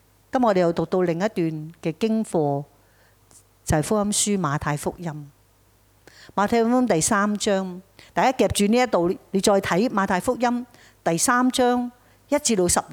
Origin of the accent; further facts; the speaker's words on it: Hong Kong; 相信近日大埔这一场的火灾对于我们香港人来讲很伤